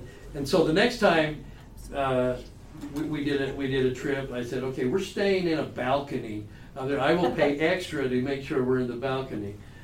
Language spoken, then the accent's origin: English; Layton, Utah, United States; By the way, I did, growing up in Layton, in Utah, I would occasionally talk to police